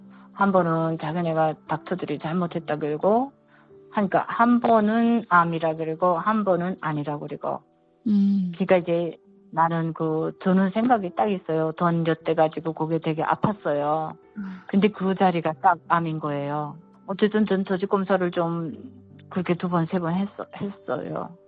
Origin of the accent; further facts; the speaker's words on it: North Korea; 제가 탈북자고